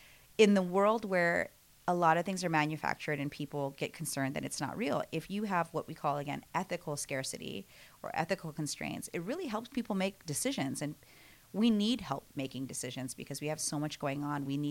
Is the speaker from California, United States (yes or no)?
yes; Bay Area, California, United States; from the Bay Area